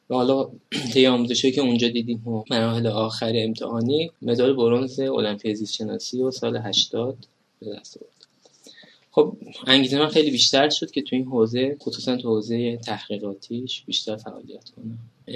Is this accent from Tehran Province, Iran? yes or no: yes; Tehran, Tehran Province, Iran; سلام، من اهل تهرانم